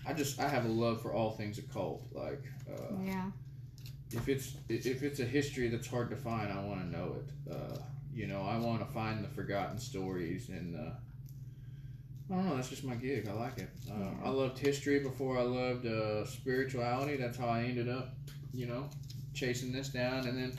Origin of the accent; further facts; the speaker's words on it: United States; I always say it wrong because I'm an American.